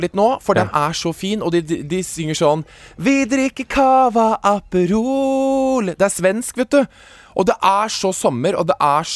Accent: Stokke, Vestfold, Norway; Og så sier vi ja, vi er fra Stokke.

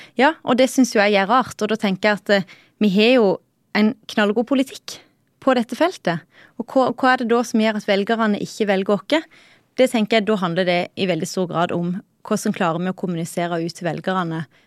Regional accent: Åseral, Agder, Norway; now in Froland, Norway; jeg kommer fra Åseral, jeg er født og oppvoksen på Josland, som mange kjenner som en sånn vintersportplass. Jeg kommer fra en syskenflokk på 5, oppvoksen på gard, som mange i Senterpartiet er. Og så bor jeg i Froland.

